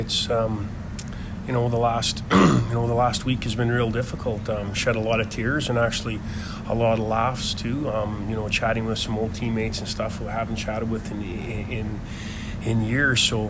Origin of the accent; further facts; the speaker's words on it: Prince Albert, Saskatchewan, Canada; growing up in Prince Albert right down the road, I mean, I know exactly where that happened.